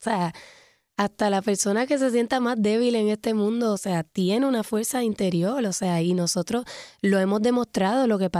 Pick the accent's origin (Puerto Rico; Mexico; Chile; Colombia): Puerto Rico; Obviamente lo expreso desde como puertorriqueña.